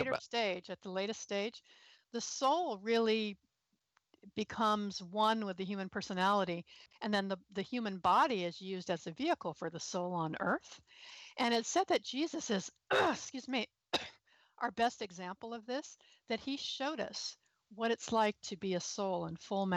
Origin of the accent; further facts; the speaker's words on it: California, United States; now in Minnesota, United States; I'm a Californian who moved to Minnesota, and so I've never really experienced a winter before.